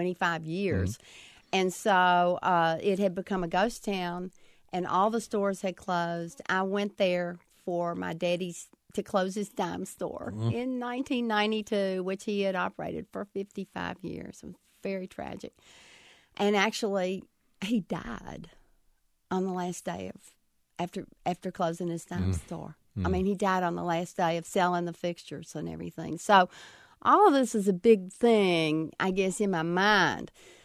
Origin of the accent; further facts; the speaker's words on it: Grundy, Virginia, United States; My hometown of Grundy, Virginia, has just gone through this huge flood control project.